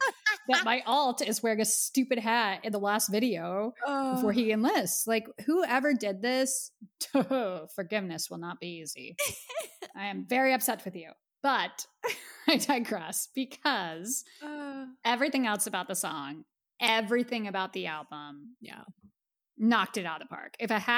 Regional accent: East Coast, United States; We're from the East Coast. It's cold.

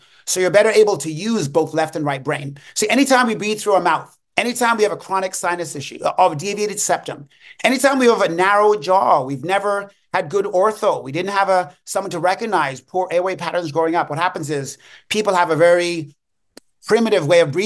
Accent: England, United Kingdom; So it was the same silver spoon she used to beat us with, okay, growing up in England.

